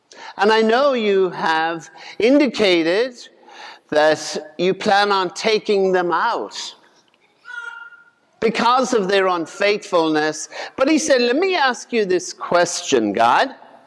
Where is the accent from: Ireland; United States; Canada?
Ireland; When I was growing up in Ireland, seeing it